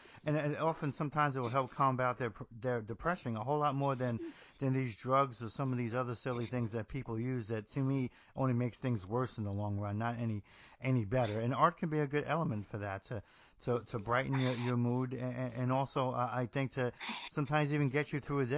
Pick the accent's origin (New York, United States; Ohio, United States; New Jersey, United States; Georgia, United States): New Jersey, United States; Well, I'm from Jersey, so we didn't really have a whole lot of sports stuff for a long time.